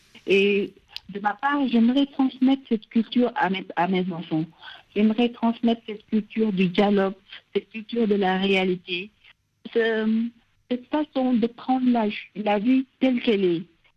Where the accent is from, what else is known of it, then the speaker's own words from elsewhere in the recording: Dakar, Senegal; Oui, je suis sénégalaise, je suis d'une ville pas loin de Dakar.